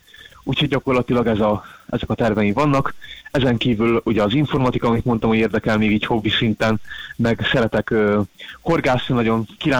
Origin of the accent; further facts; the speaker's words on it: Hungary; Félváról vagyok